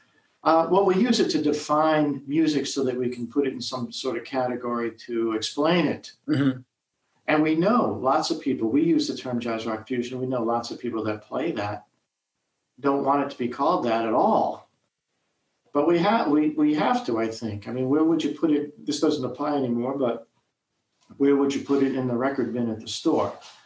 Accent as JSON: {"language": "English", "town": "Boston", "region": "Massachusetts", "country": "United States", "said": "from Boston."}